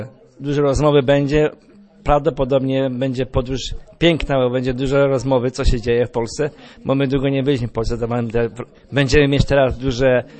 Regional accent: Lipnica Murowana, Lesser Poland, Poland; bo my jesteśmy z południa, z Lipnicy Murowanej, z Lipnicy Wielkiej

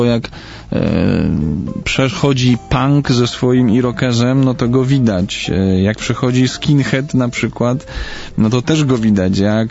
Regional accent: Śrem, Greater Poland Voivodeship, Poland; ja się wychowałem w Śremie koło Poznania

